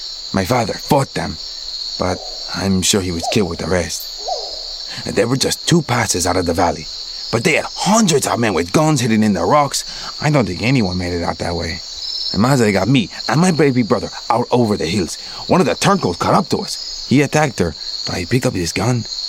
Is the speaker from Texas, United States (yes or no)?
yes; Texas, United States; born there; I was born in Texas in 2041, out there in the western part.